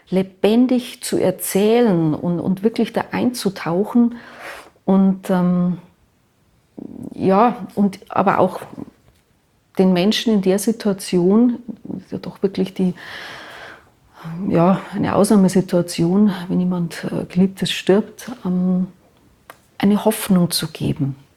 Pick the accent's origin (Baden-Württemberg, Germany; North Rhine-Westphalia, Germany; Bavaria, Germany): Bavaria, Germany; Kolbermoor; born there; Und ich bin in Kolbermoor geboren